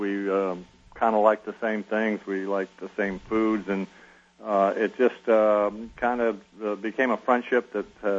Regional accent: California, United States; With me being I'm from California, and we didn't have Major League Baseball when I grew up in California

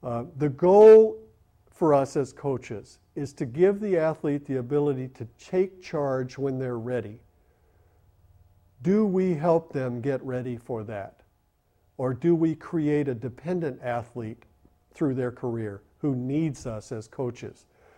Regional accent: Lexington, Kentucky, United States; growing up in Lexington, Kentucky. Of course, Kentucky is in the SEC with Florida.

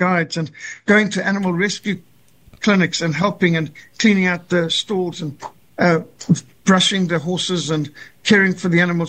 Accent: Zimbabwe; I grew up in Rhodesia, what today is communist Zimbabwe. And Rhodesia was a paradise back in the 70s as I was growing up there.

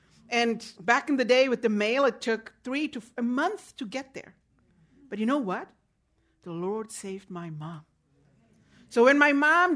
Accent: Germany; I am from Germany and I'm going back to Germany.

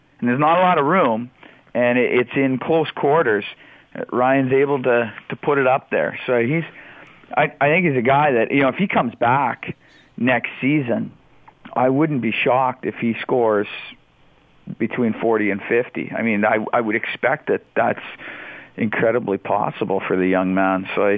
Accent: Edmonton, Alberta, Canada; Granted, I'm from Edmonton. I'm somewhat biased.

